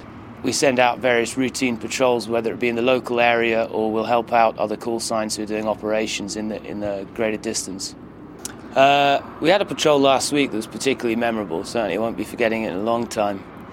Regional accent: Finchley, London, United Kingdom; I'm 30 years old and my hometown is Finchley in London.

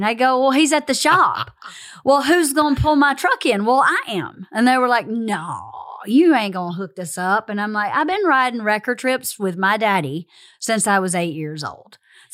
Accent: Bowdoin, Georgia, United States; I'm from Bowdoin, Georgia.

